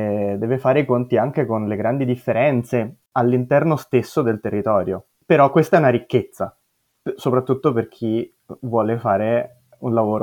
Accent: Rome, Lazio, Italy; io si sente probabilmente dall'accento, io sono romano e quindi chiaramente io vengo da un posto molto differente dal Canton Ticino

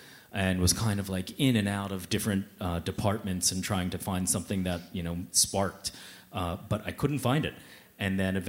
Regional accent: Bala Cynwyd, Pennsylvania, United States; I did. I grew up in Ballachinwood, and this is kind of where I started my musical journey.

